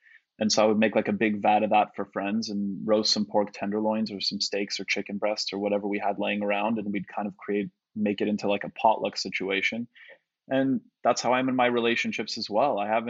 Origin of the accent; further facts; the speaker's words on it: Canada; I'm Canadian and we have Thanksgiving in Canada, but it's a month earlier